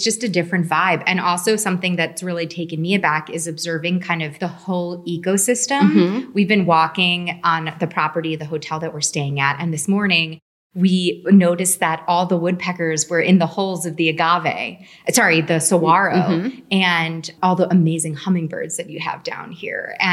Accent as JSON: {"language": "English", "region": "New York", "country": "United States", "said": "you know, as a New Yorker, it's interesting."}